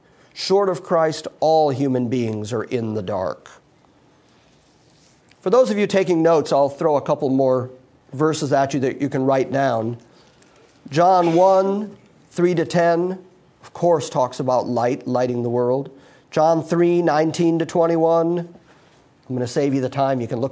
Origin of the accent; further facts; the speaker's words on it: United States; first language English; For instance, I was born in America, I grew up speaking English, and therefore I do not just naturally speak Russian.